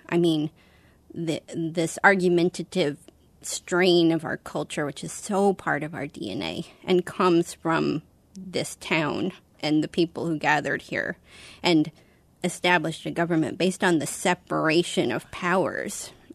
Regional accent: Montana, United States; moved away as an adult; also born or lived in Washington, D.C. / Chicago / San Francisco / New York; since I grew up in Montana, but then when I was 23, I moved away and I lived in D.C. and Chicago and San Francisco and mostly New York.

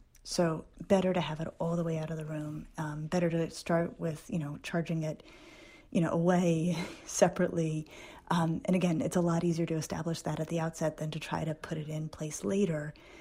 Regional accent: Denver, Colorado, United States; I grew up in Denver when it was a small town. We only had one department store, and it was not a national chain.

